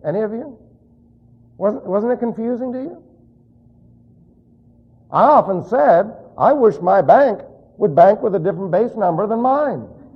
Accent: New York City, New York, United States; I was raised in New York City, plus I had a non-academic high school training

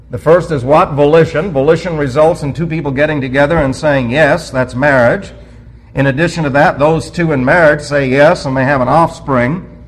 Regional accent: New York City, New York, United States; Remember, I'm from New York City, and every time I used to see that thing, after I became a believer, I was appalled.

